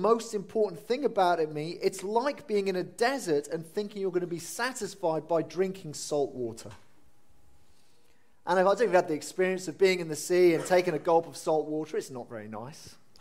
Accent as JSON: {"language": "English", "region": "Wales", "country": "United Kingdom", "said": "But for those of us who were born and do remember it, and as a Welshman I did enjoy it"}